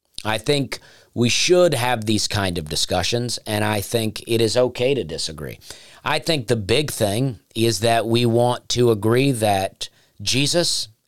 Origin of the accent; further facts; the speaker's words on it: Alabama, United States; also born or lived in Charleston / Tennessee; I am from Alabama, and I love to go back to Alabama. I love to support Alabama.